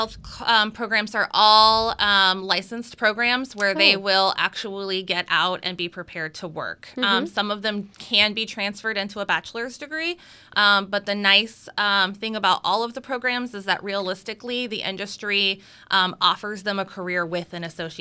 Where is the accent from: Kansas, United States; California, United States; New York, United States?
Kansas, United States; moved away as an adult; I'm from Kansas, which is where I graduated high school and graduated college. And I kind of came out here, fell in love with the East Coast, and I've remained.